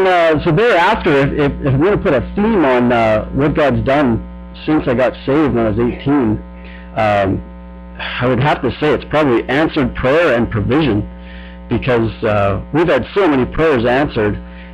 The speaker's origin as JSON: {"language": "English", "town": "Sylvan Lake", "region": "Alberta", "country": "Canada", "tie": "born or raised there", "said": "So anyway, I grew up in Sylvan Lake, and we grew up in a double-income family"}